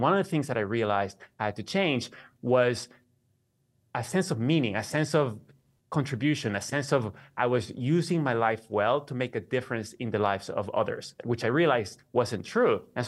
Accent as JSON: {"language": "English", "town": "Caracas", "region": "Capital District", "country": "Venezuela", "moved": "yes", "said": "I am from Caracas, Venezuela. I thought I would live my whole life there, as everybody that I knew did."}